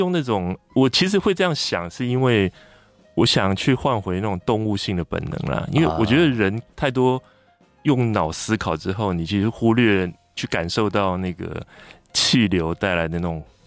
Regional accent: Nantou County, Taiwan; born there; 我55年次，我是出生在南投那个小镇里头。

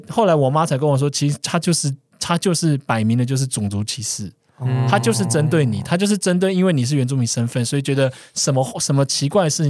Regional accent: Miaoli County, Taiwan; 我是苗栗的嘛

